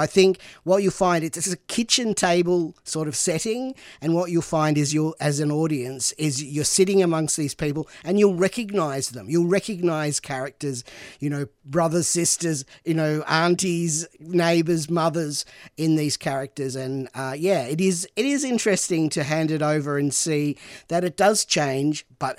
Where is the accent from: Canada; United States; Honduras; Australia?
Australia; Bendigo, Victoria; So I'm from Bendigo, regional area